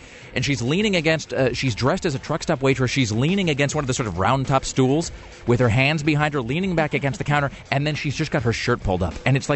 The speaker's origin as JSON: {"language": "English", "town": "Kennewick", "region": "Washington", "country": "United States", "tie": "born or raised there", "said": "growing up in Kennewick, we know it was not a big enough town to ever have our own host."}